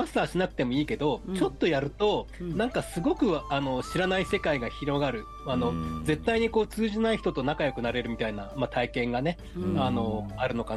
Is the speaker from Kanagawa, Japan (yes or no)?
no; Yanagawa, Fukuoka, Japan; 福岡県ですね、福岡県ですね、福岡県柳川ですね、